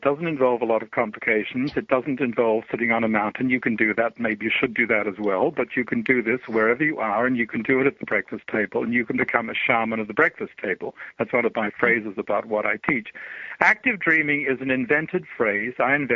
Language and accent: English; Australia; So in my childhood, I had a very challenging childhood. I grew up in Australia